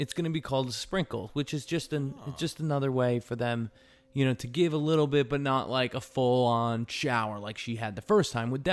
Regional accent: New York, United States; also born or lived in Connecticut / New Jersey; now in India; So I'm from the East Coast. I'm from the East Coast, right, guys? All right. Patrick, you know that, right? I'm from New York and Connecticut. Yeah, in New Jersey.

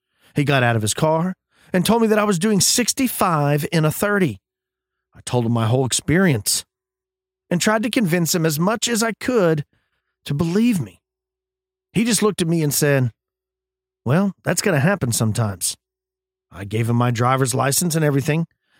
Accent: Texas, United States; This one comes from my home state of Texas.

